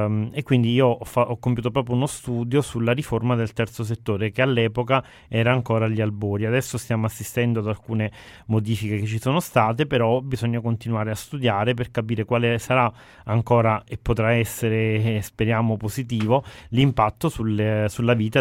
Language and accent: Italian; Arzignano, Veneto, Italy; vengo da Arzignano e sono un volontario da 20 anni ormai di associazioni tra cui CILSA, che è proprio di Arzignano